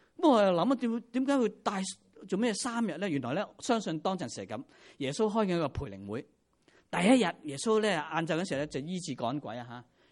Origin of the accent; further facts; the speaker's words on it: Hong Kong; 只不过咧过咗100年之后，我哋香港人唔知道20两究竟乜嘢啫